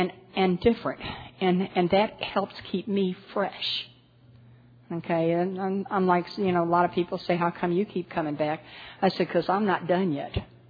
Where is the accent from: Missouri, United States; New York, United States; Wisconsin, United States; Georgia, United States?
Missouri, United States; St. Louis; I had been taken down to Lynch Street in St. Louis. I'm originally from St. Louis.